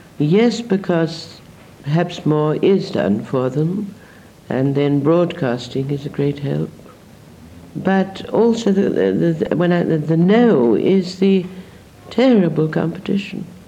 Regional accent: United Kingdom; I said, well, being British, I can only talk from a personal point of view.

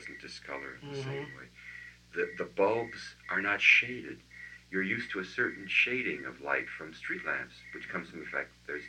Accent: Cleveland, Ohio, United States; And of where I grew up in Cleveland, the closest I could get to the feeling of San Francisco is the spring.

